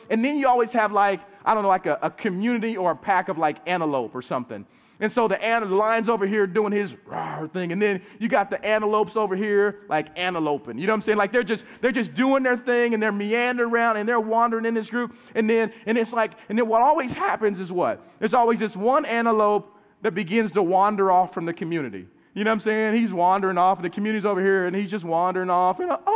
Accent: Oklahoma City, Oklahoma, United States; I'm from Oklahoma and Oklahoma City. If you don't know much about it, we have these things called tornadoes.

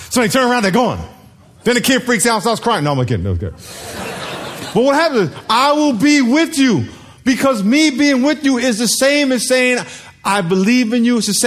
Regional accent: New York, United States; We're both from New York.

